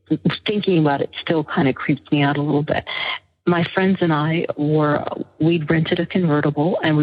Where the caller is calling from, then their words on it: North Carolina, United States; I'm calling from North Carolina